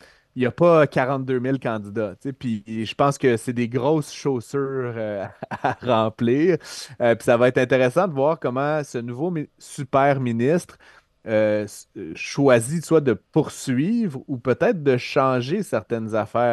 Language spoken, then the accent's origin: French; Quebec, Canada; moi, en tant que Québécois